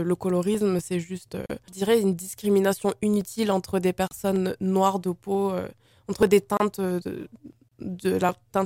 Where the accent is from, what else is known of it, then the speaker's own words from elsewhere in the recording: Dakar, Senegal; born there; je suis née à Dakar. Je retourne quasiment tous les 6 mois.